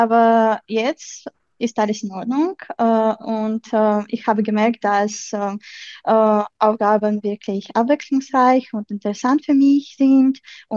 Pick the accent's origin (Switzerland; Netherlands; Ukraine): Ukraine; German is a second language; now in Germany; Ich komme aus der Ukraine und wohne seit 3 Jahren hier in Deutschland.